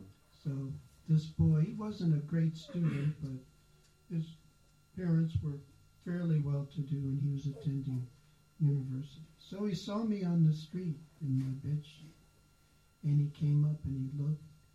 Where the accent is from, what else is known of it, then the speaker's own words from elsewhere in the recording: Memphis, Tennessee, United States; I joined the devotees in a little place called Knoxville, Tennessee. And it's a university town. I was raised in Memphis, other side of the state.